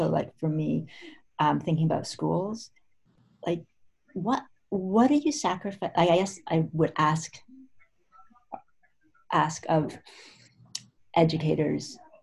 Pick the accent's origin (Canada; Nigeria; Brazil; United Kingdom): Canada; moved away as an adult; now in New York City, United States; And I'm from Canada. I was born and raised from Canada, and then I came to the United States for undergraduate college